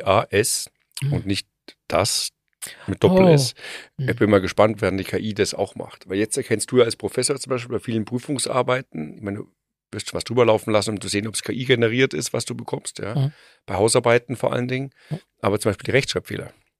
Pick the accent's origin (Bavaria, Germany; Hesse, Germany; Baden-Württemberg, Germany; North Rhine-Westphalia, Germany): Bavaria, Germany; Ich bin aus Bayern.